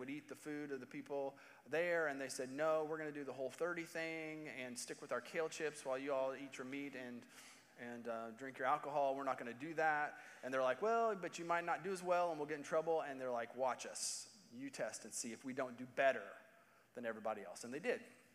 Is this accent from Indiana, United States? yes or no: yes; Indiana, United States; I was from Indiana, and they said, "You talk like a hick." And I'm like, "No, I'm from Indiana. People from Kentucky have an accent, but we don't."